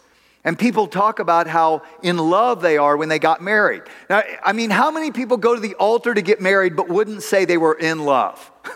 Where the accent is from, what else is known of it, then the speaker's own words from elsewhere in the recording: Texas, United States; Yeah, you know, there are a lot of great things about us Texans. I grew up as a Texan, even though I spent my time away.